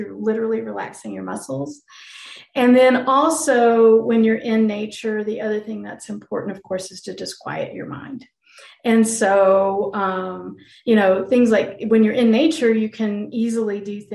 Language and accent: English; Tennessee, United States; Maybe it's my family. I'm from Tennessee.